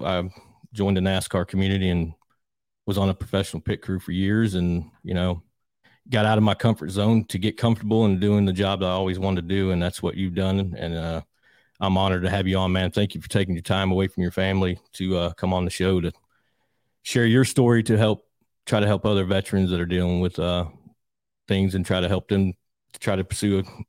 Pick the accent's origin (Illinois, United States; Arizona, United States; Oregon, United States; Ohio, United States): Ohio, United States; Cleveland; I'm from Cleveland, so I know there's not much going on.